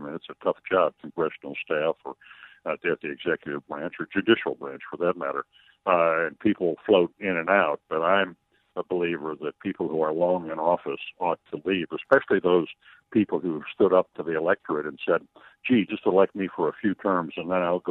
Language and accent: English; Illinois, United States; and I'm the guy from Illinois, I'm not moving out of Illinois